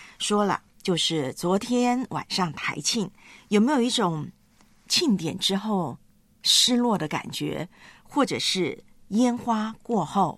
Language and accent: Chinese; Taiwan; 所以台湾呢，我就看到我老家那边的朋友们就说已经发了这个海啸警告了